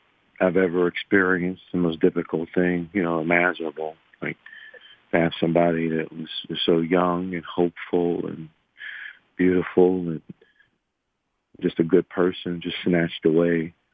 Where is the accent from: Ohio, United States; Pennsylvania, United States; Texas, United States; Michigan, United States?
Pennsylvania, United States; McKeesport; I'm from McKeesport, you know, and I see, you know, that what's, you know, happened in the town.